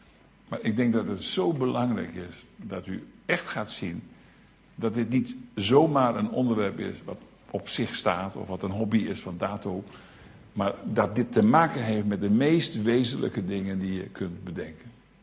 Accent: Netherlands; daar zijn we Hollanders voor, dat is een ziekte in Holland.

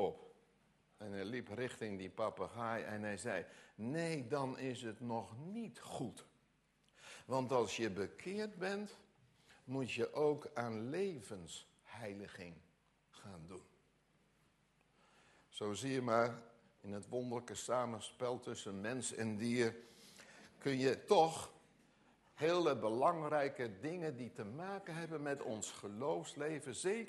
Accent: Gelderland, Netherlands; want ik kom van de Veluwe

